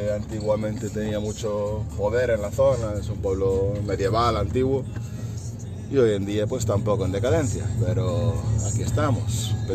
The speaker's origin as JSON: {"language": "Spanish", "town": "Noia", "region": "Galicia", "country": "Spain", "said": "Yo soy de Noia. Noia es una villa. Una villa es un pueblo, pero que tiene como... Bueno, urbanísticamente una villa es como un pueblo con ciertos privilegios, digamos. Y está en las Rías Baixas, en la ría más al norte de las Rías Baixas"}